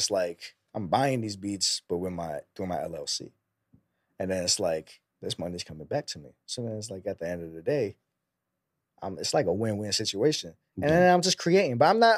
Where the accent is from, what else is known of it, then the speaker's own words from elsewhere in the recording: Staten Island, New York, United States; we're from Staten Island. So it's like sampling as well is in the DNA of Staten Island